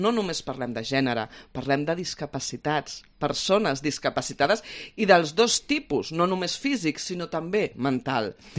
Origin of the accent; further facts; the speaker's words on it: Catalonia, Spain; jo sóc catalana